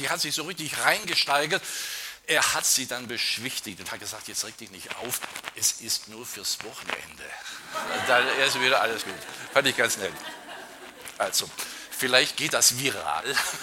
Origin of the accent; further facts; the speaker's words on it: Baden-Württemberg, Germany; now in Darmstadt area, Germany; komme aus der Gegend von Darmstadt, nicht ursprünglich, dann komme ich aus dem Schwäbischen, Köppingen. Bin in Rente